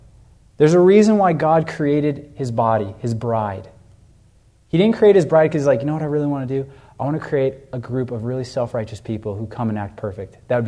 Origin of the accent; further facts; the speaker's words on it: United States; You know, I grew up in America, obviously.